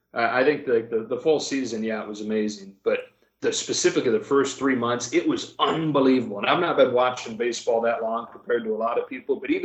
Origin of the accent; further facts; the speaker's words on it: Michigan, United States; So I would have had a hard time, you know, growing up in Michigan. I grew up a Notre Dame fan